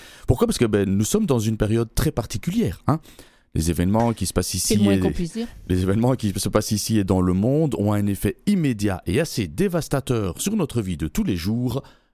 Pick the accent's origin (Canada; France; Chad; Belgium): Belgium; il est vrai qu'en tant que Belge, j'avais déjà choisi, hein.